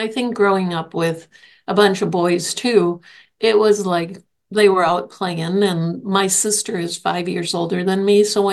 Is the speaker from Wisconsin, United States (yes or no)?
yes; Cedarburg, Wisconsin, United States; you know, I grew up in Cedarburg